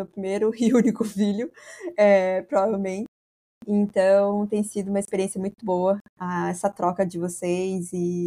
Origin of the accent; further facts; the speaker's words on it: Curitiba, Paraná, Brazil; now in Natal, Brazil; Nós somos da Igreja Batista Berana, em Natal, Rio Grande do Norte. Eu sou curitibana, na verdade, mas vim parar em Natal agora, né? Sou meio nordestina.